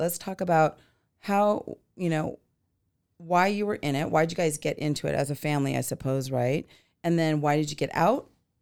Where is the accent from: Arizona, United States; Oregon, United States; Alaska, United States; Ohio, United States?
Oregon, United States; I mean, I grew up in Oregon, so we raised cows and lambs and pigs, and we would, you know, have them slaughtered, and we would have that on our table.